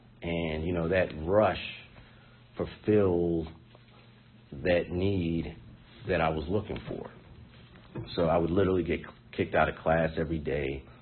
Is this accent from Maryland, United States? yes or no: yes; Silver Spring, Maryland, United States; I grew up in Silver Spring, Maryland.